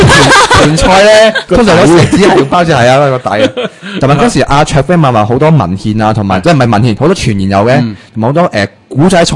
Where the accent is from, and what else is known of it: Hong Kong